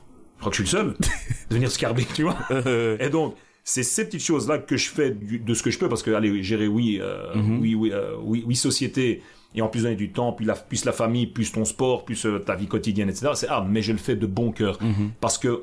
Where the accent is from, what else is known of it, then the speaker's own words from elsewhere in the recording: Brussels, Brussels-Capital Region, Belgium; Et pourtant, je suis bruxellois, je suis né là